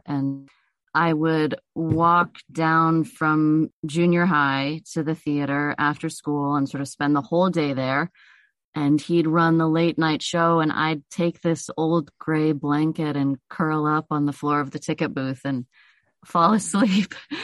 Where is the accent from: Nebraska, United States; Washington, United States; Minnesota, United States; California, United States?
Washington, United States; Port Townsend; I spent probably more time in the Rose growing up than I did in any of the houses I lived in Port Townsend.